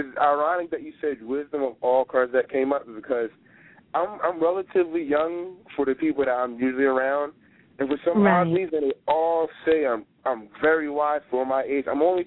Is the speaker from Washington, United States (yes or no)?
no; New Jersey, United States; I'm from New Jersey, South Jersey.